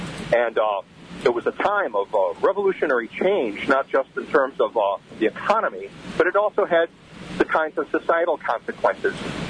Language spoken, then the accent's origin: English; Marston, New York, United States; It was just 10 miles away from where I grew up in Marston, New York.